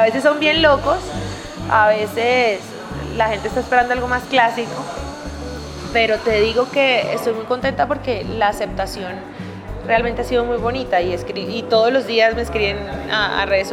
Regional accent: Colombia; como sommelier colombiana

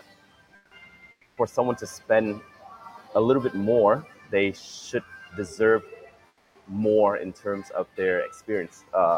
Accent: San Diego, California, United States; now in Vietnam; it also helps that I grew up in San Diego

